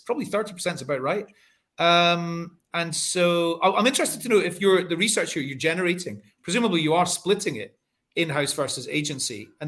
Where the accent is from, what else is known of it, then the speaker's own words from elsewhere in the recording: Scotland, United Kingdom; I'm just Scottish.